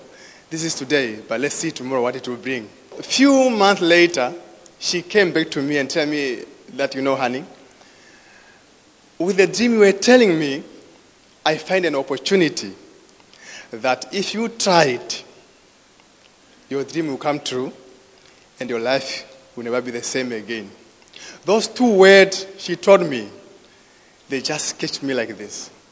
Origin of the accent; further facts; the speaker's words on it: Windhoek, Khomas, Namibia; I'm from Windhoek, Namibia. I'm married.